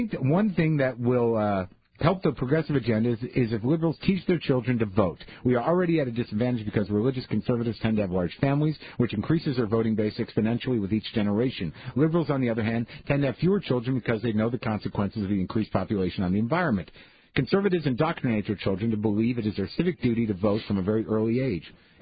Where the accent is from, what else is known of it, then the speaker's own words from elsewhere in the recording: Canada; now in United States; I'm a Canadian student in Orange County, California.